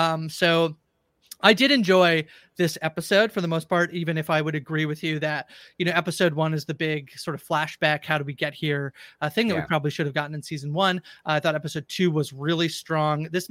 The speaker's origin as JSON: {"language": "English", "country": "Canada", "said": "I'm a Canadian again, so I'm only going to speak to Canada."}